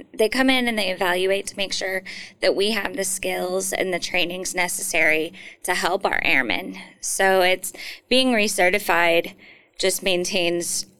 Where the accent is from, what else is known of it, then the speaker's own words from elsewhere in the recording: Illinois, United States; Moved back home because I'm from Southern Illinois.